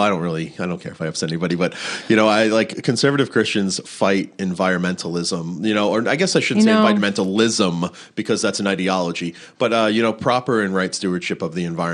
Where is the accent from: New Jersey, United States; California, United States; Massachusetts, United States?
Massachusetts, United States; Plymouth; I grew up on the East Coast. I grew up in Plymouth, Massachusetts, and it's a coastal town.